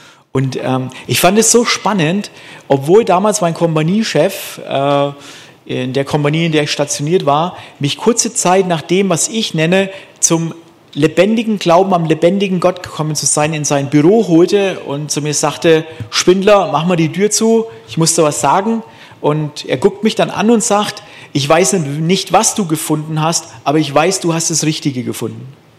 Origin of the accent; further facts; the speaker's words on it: Bavaria, Germany; Ich komme ja aus dem Frankenland. Da war ich 8 Jahre Soldat gewesen